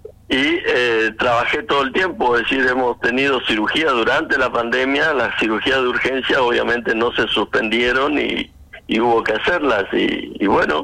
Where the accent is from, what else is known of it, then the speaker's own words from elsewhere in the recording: Argentina; como todo argentino